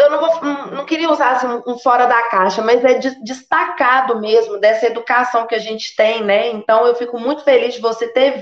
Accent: Divinópolis, Minas Gerais, Brazil; sou de Divinópolis, Minas Gerais, tenho 33 anos

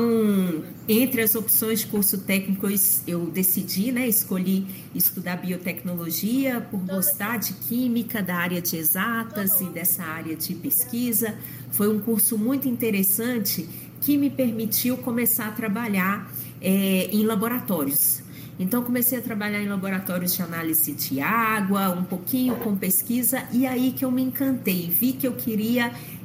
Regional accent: Belo Horizonte, Minas Gerais, Brazil; eu sou aqui de Belo Horizonte mesmo

